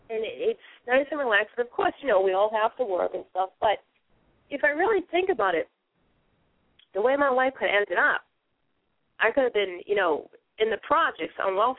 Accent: Boston, Massachusetts, United States; Now, granted, I came from Boston.

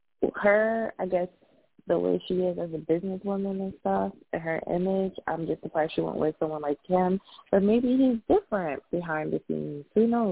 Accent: New York, United States; I'm from New York, so you're saying all New York people are weird.

